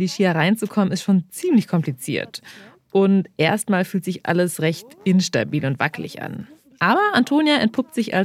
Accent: Hesse, Germany; Ich komme aus Hessen in Mitteldeutschland. Da liegen die Pisten jetzt nicht gerade um die Ecke.

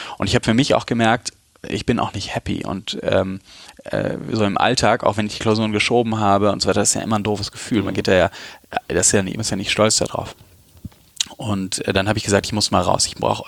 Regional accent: Bonn, North Rhine-Westphalia, Germany; Also ich komme aus Bonn. Ich bin in Bonn aufgewachsen und zur Schule gegangen.

